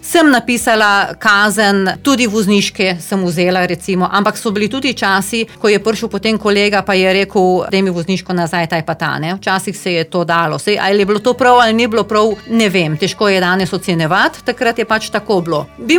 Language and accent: Slovenian; Gorizia, Slovenia; jaz sem doma iz Cerkljanskega, iz ene majhne vasice in dejansko veš, kako je tam gor.